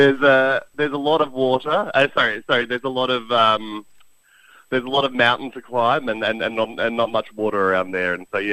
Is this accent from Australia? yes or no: yes; Melbourne, Victoria, Australia; I'm from Melbourne